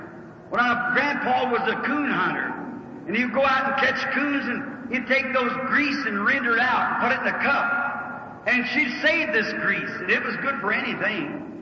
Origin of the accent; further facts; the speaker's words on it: Kentucky, United States; You know, I was raised in Kentucky, as I told you. Mama used to put us up in the loft.